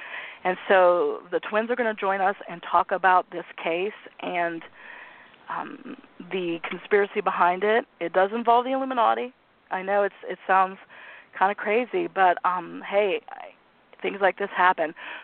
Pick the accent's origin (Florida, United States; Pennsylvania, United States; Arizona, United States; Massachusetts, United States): Pennsylvania, United States; my home state of Pennsylvania, woohoo, New Jersey, and New York.